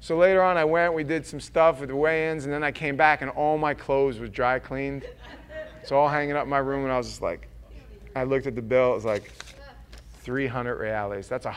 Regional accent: United States; And I, as an American, I felt, there was this weird thing that happened to me.

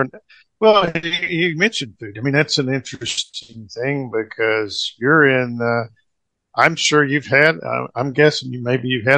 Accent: Muskogee, Oklahoma, United States; not too far from the Garden of Lights is the inflatable in what we call the castle here in Muskogee

